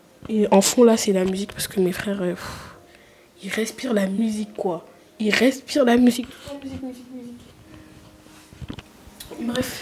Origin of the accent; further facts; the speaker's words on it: Guinea; first language Susu; French is a second language; Alors, moi, je suis guinéenne et je parle soussou.